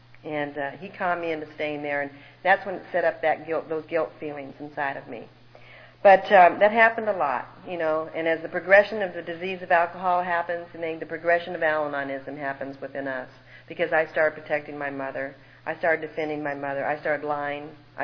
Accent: Oak Park, Illinois, United States; born there; I was born in Chicago, and I was born, you know, in Oak Park, and my father was stationed at O'Hara when it was an Air Force base.

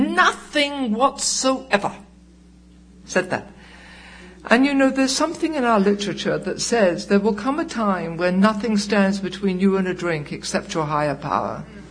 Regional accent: United Kingdom; not only am I an alcoholic, but I'm British

